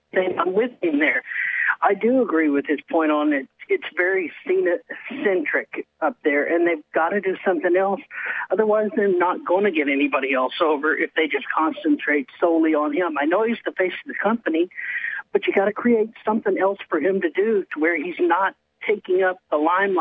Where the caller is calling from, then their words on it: Arkansas, United States; from Arkansas.